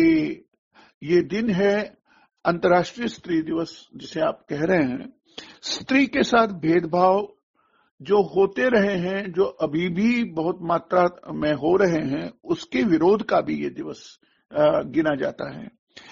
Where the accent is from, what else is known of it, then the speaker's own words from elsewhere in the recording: Jammu and Kashmir, India; और कश्मीर, और कश्मीर की जो पृष्ठभूमि सांस्कृतिक है, सांस्कृतिक स्वराज्य जो उसका है